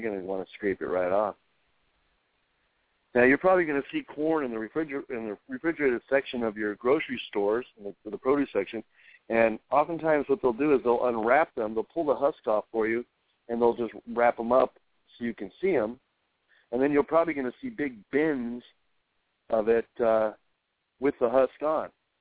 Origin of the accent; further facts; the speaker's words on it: New Mexico, United States; I grew up in New Mexico. We had corn out there, too. It's a different climate.